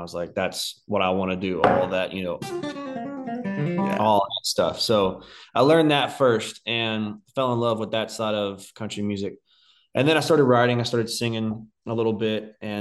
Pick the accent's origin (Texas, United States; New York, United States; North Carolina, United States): Texas, United States; Katy; I'm from Katy, Texas, a suburb of Houston.